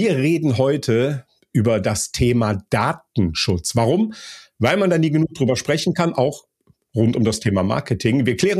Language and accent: German; North Rhine-Westphalia, Germany; wie wir hier am Rheinland in meiner alten Heimat so schön sagen